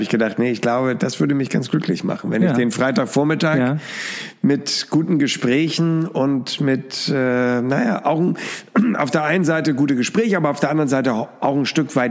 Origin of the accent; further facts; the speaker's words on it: Hamburg, Germany; Aber wir in Hamburg sagen immer Chance.